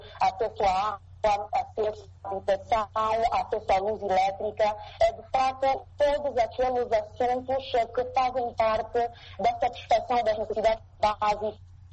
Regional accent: Angola

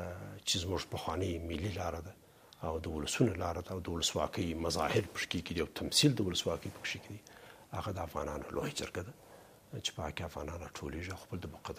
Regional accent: Afghanistan; زه د افغانستان یو فرد یم

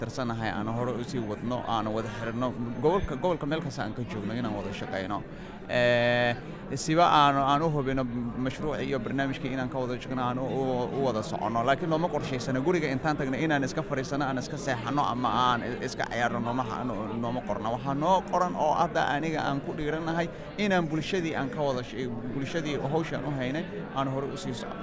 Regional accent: Somalia; waxaan ka socdaa koonfurta Soomaaliya

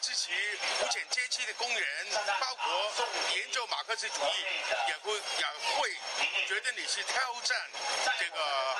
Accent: Hong Kong

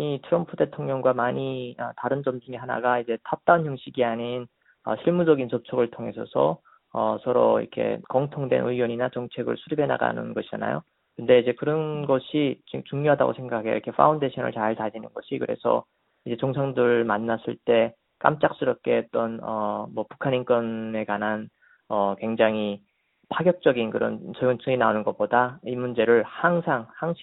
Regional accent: North Korea; now in United States; 미국에사는탈북민으로서또한미동맹관계에대해서관심을가지고지켜보고있는데요즘그동맹관계가불안정하고많이위태로워진다는느낌을많이받았어요

